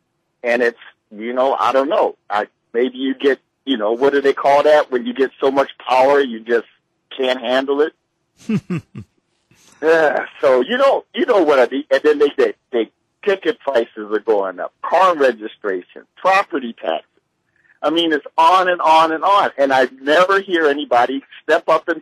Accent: Baltimore, Maryland, United States; They have it in my hometown, Baltimore.

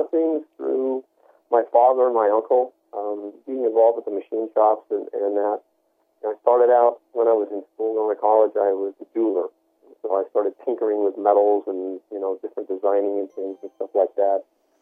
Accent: Los Angeles, California, United States; I grew up in Los Angeles, and my father was heavily involved

